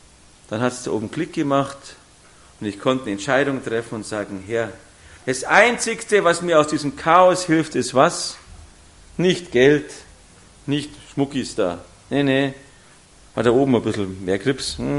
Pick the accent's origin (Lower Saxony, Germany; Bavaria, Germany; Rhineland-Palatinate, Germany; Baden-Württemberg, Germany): Bavaria, Germany; Munich; Als Jugendlicher in Pasing groß geworden, zum Glück war es nicht dabei, ist besser so, weil man alles angestellt hat.